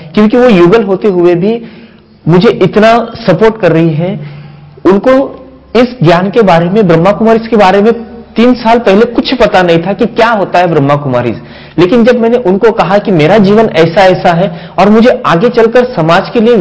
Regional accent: Maharashtra, India; जहां पर मैंने मेरे गांव में महाराष्ट्र में जहां ज्ञान लिया

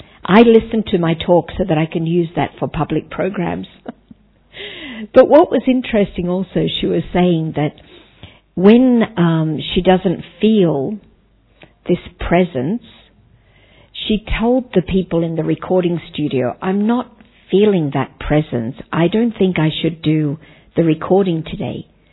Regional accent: Australia; moved away as an adult; also born or lived in Asia; now in Taiwan; And I'm originally from Australia. I was serving in Asia for 30 years. I recently went back to Australia for 4 years, but probably I've been in Asia too long.

